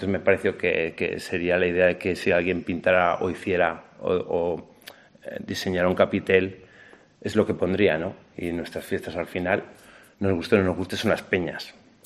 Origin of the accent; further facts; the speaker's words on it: Jaca, Aragon, Spain; soy de Jaca y cuando salen cosas tuyas de tu ciudad, pues es bonito.